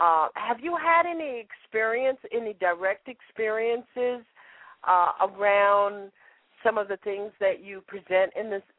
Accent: Florida, United States; And all I could think about was growing up in Florida, sometimes the heat would be rising from the pavement on the street.

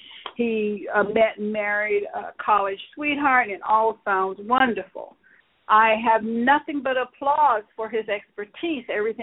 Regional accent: United States; I call out to you as an American person

